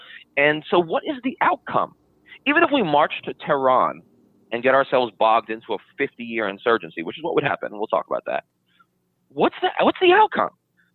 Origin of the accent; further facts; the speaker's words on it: United States; And as a historian, it appalls me. As an American, it appalls me.